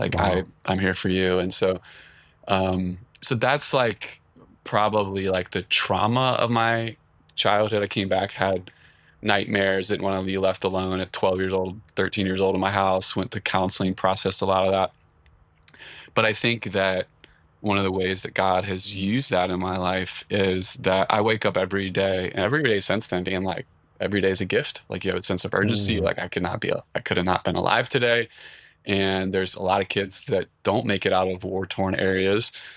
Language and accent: English; Richmond, Virginia, United States; Richmond, Virginia, the suburbs, suburban culture shock.